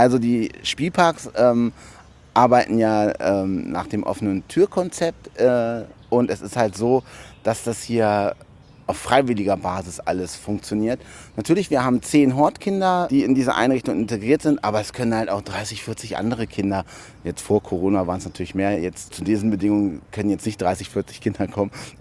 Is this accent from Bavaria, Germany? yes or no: no; Hanover, Lower Saxony, Germany; ich bin hier in Hannover aufgewachsen in der Stadt und hatte halt auch nicht so immer den Zugang zu grünen Flächen